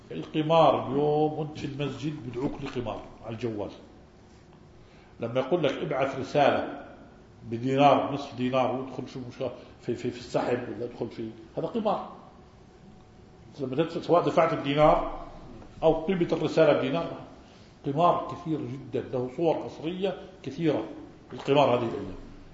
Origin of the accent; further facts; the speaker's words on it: Algeria; يقول بعض المشايخ عندنا في الجزائر